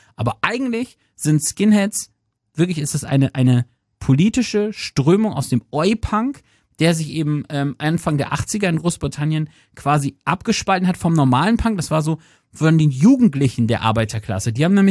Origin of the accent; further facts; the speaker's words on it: Lower Saxony, Germany; kleiner, naiver Trottel von Dorf, als Ostfriese